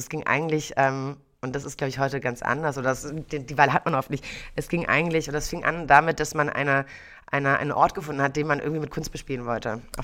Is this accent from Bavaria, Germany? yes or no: no; Bonn, North Rhine-Westphalia, Germany; ich mache es und ziehe zurück nach Bonn, da wo ich aufgewachsen bin